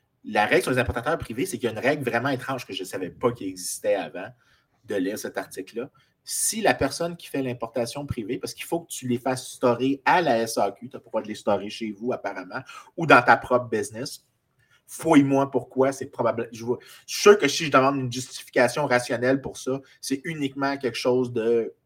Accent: Saint-Lambert, Quebec, Canada; je dis que je suis de Montréal, mais en réalité, je suis de la petite ville de Saint-Lambert à côté, qui est la plus belle chose autour de Montréal qui existe.

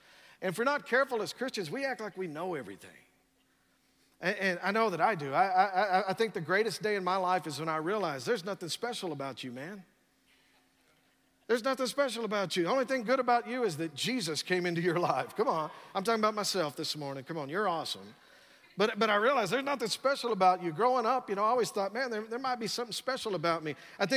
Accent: San Angelo, Texas, United States; And I thought, man, I'm from San Angelo, Texas.

